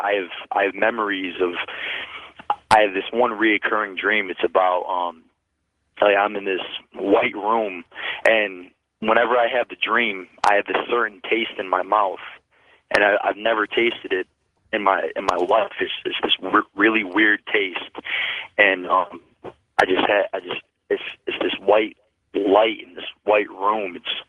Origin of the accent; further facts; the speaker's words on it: Bristol, Connecticut, United States; I'm 19 years old. I'm from Bristol, Connecticut. Small town.